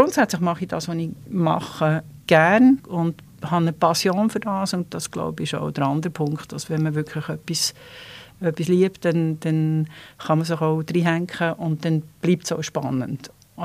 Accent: Evilar, Bern, Switzerland; Ich bin aufgewachsen oberhalb von Biel in Evilar und das hat mich mal geprägt von Zweisprachigkeit her, obwohl ich Französisch hatte, also meine Eltern waren Deutschschweizer. Aber ich hatte natürlich das Französisch von Kindesbeinen an im Ohr.

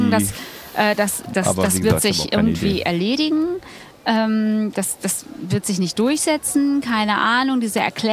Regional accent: North Rhine-Westphalia, Germany; Sprechen wir über als Westfälin?

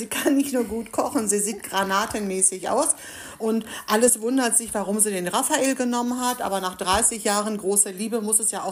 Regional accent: Greece; Nein, ich bin Griechin, hallo.

